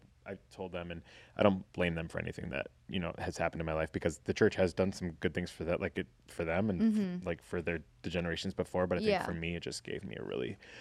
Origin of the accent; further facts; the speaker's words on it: Naperville, Illinois, United States; I grew up in the Chicago suburbs, an area called Naperville.